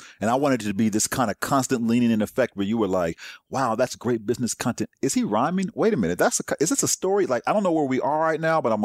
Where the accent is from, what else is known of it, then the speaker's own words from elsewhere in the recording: Berkeley, California, United States; also born or lived in Washington, D.C.; now in Los Angeles, United States; I'm originally from the Bay Area.